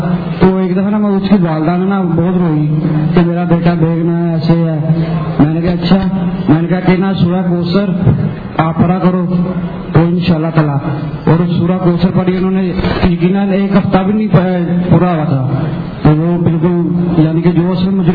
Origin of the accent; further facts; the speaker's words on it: Sambrial, Punjab, Pakistan; میں سمریال سے آیا ہوں.